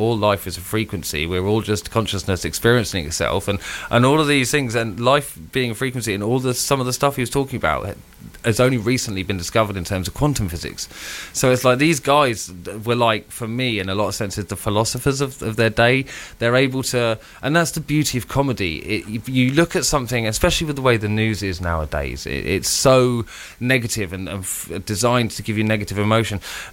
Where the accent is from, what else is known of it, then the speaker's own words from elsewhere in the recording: South East England, United Kingdom; growing up on the Isle of Wight, back when we were rubbish, that wasn't a great team to support. But when I moved up to the mainland, I started going to see them